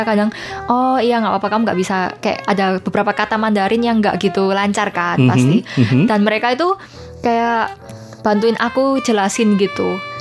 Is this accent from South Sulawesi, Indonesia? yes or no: no; Surabaya, East Java, Indonesia; now in Taiwan; Aku dari Surabaya.